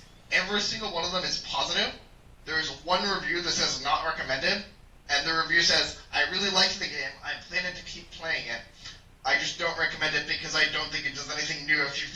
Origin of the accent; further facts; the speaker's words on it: Canada; I'm Canadian